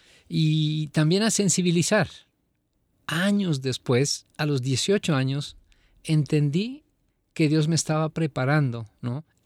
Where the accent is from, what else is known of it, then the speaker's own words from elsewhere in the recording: Quito, Pichincha, Ecuador; Yo nazco en Quito, Ecuador.